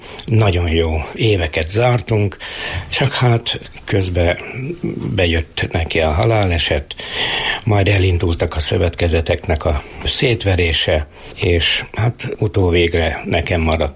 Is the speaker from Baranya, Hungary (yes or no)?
no; Krasznokvajda, Borsod-Abaúj-Zemplén, Hungary; 1950. szeptember 1-én születtem, tőzsgyökeres krasznokvajdai.